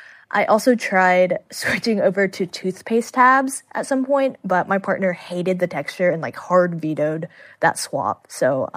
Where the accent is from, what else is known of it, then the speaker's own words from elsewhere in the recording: Houston, Texas, United States; The group is based in my hometown, Houston, Texas.